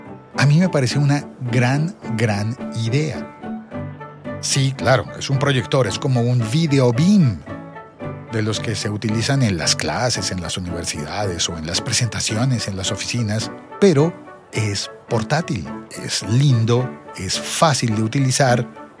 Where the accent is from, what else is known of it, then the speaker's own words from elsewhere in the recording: Colombia; La batería cuesta, al menos en mi país, en Colombia, cuesta unos $60.